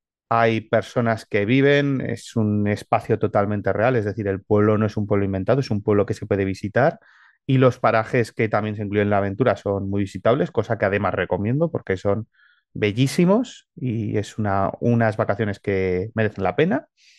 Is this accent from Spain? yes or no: yes; Aragon, Spain; Yo he barrido mucho para casa y creo que he dejado mucho de mi pasión por mi tierra en las líneas de la aventura.